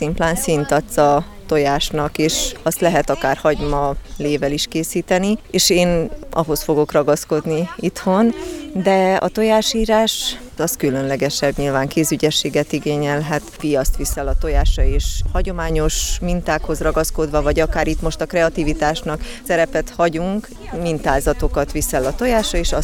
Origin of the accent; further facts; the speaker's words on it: Székely Land, Romania; now in Hungary; Amióta itt élek, azóta hiányérzetem van húsvétkor, mert számunkra a húsvét otthon Székelyföldön